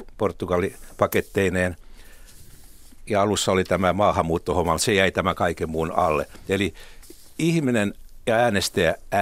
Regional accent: Helsinki, Uusimaa, Finland; olen helsinkiläinen

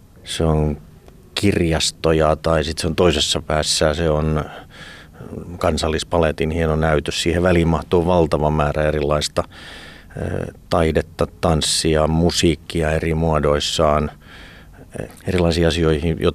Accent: Köyliö, Satakunta, Finland; Mä oon viettänyt nuoruuteni tuolla Köyliössä, Lallintalon juuressa

